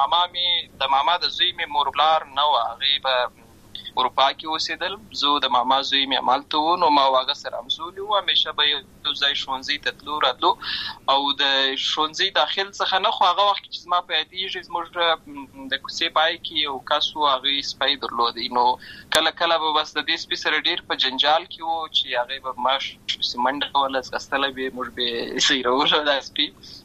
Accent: Lashkar Gah, Helmand, Afghanistan; also born or lived in Uruzgan; زه په اصل کې د اورزغان ولایت یم، اما زه په هلمند ولایت لشکرګاه کې پیدا شوی یم، اما د لوی سوی یم

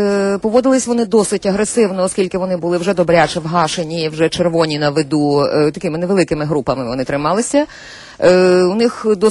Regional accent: Kyiv, Ukraine; Я от як киянка можу сказати, що близько трьох днів ми живемо в такому все-таки обложному режимі

